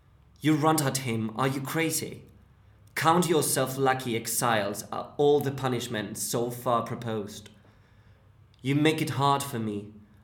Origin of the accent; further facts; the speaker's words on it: Valencian Community, Spain; English is a second language; now in United Kingdom; I'm from Spain, from the southeast, from a town near the coast of Alicante. And English is not my first language, so I came to the UK 2 years ago